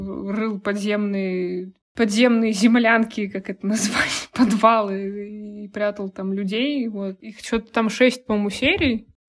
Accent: Aldan, Sakha Republic, Russia; в 90-х администрацию моего родного города Алдана захватывали свидетели Иеговы.

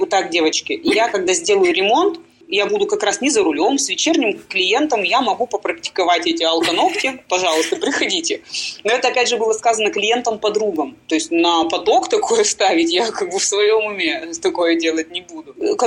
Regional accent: Ural, Russia; Я мастер не из Москвы, я с Урала

